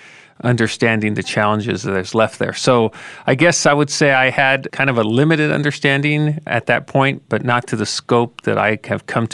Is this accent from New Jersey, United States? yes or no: no; El Paso, Texas, United States; I grew up here in El Paso, Texas. It's a binational border region.